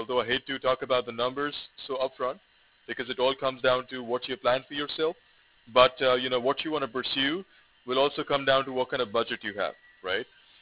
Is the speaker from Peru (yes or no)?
no; Australia; moved away as an adult; now in United States; Well, I am an Australian myself, and I came to the U.S., I think, before COVID. That was a year before COVID.